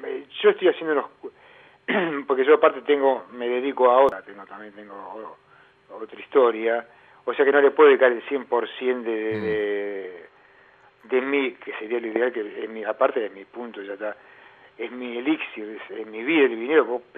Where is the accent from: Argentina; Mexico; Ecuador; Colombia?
Argentina; yo fui educado en Argentina. Nací en Argentina y soy argentino